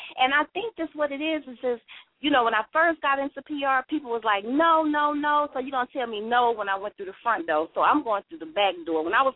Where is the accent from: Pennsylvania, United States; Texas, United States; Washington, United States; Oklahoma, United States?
Texas, United States; Houston; I'm not from New York. You know, I'm from the HOU. I'm from Houston, Texas all day, you know.